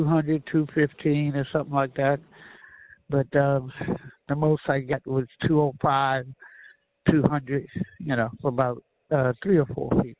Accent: New York, United States; also born or lived in Blackstone; Well, I was born in this area. I was born in Blackstone. My father took our family to New York. And I grew up in New York. Went to school in New York, went to college in New York.

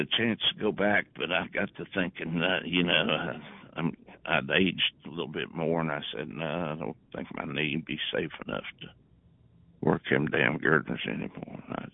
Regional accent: Appalachia, United States; accent: hillbilly; my family, they didn't like my hillbilly accent

